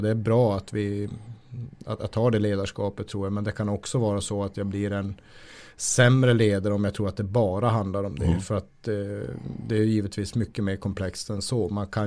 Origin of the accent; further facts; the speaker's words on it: Luleå, Norrbotten County, Sweden; att jag är uppväxt i Luleå som är en stålverksstad där människor jobbar väldigt hårt för sitt uppehälle.